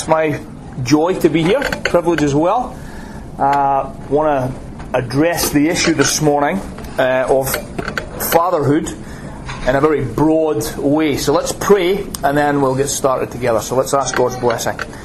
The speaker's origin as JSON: {"language": "English", "region": "Scotland", "country": "United Kingdom", "tie": "born or raised there", "also_born_or_lived": "Northern Ireland", "said": "I grew up in Scotland, which has its own peculiar culture and certainly climate. And then I laboured and pastored in Northern Ireland for 11 and a half years, went to university there, and I lived in Northern Ireland"}